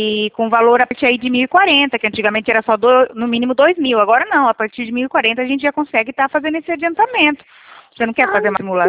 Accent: São Paulo, Brazil; eu sou aqui do interior de São Paulo

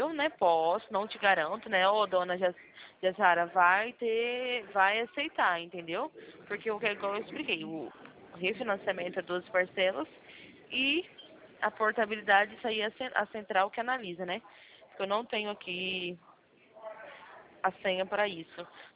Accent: São Paulo, Brazil; Sou do estado de São Paulo.

